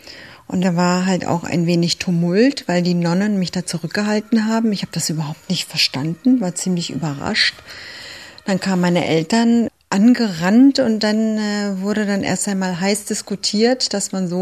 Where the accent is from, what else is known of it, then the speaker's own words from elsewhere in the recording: Berlin, Germany; born there; ich bin Griechin, in Berlin geboren